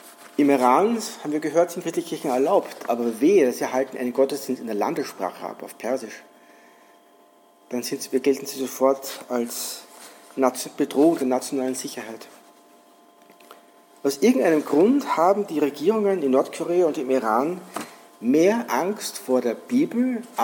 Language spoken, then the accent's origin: German; Austria; Ich bin hier in Österreich innerhalb der Freikirchen aufgewachsen.